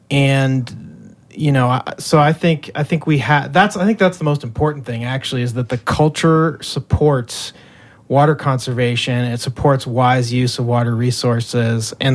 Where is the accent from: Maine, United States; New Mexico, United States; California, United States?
Maine, United States; I grew up in Southern Maine.